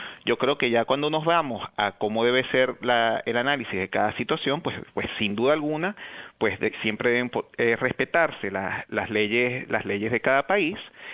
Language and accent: Spanish; Venezuela; now in Australia; como venezolano en efecto y habiendo pues vivido en Australia permanentemente ya por varios años